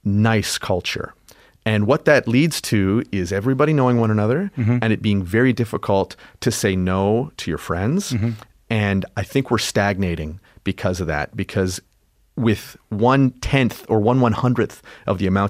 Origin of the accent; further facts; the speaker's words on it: Canada; Well, look, I'm Canadian.